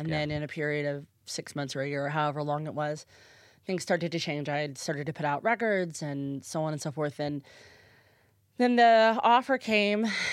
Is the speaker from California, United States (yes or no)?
no; Lexington, Kentucky, United States; Because I'm from Lexington, Kentucky, which has quite a big leather scene.